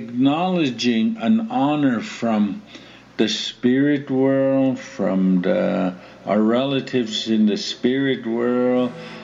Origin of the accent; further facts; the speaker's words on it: Alberta, Canada; I'm from the Piikani First Nation.